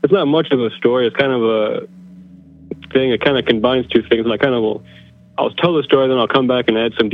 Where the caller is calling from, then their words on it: Michigan, United States; from Northern Michigan.